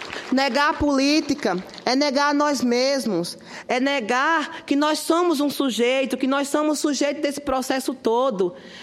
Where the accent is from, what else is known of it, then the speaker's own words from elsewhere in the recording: Brazil; de como brasileiro, de que como parte de um povo